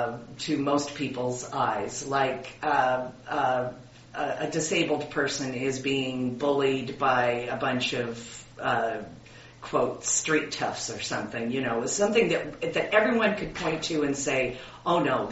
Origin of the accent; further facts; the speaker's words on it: Alaska, United States; I grew up in Alaska, and I had my first child in Maryland.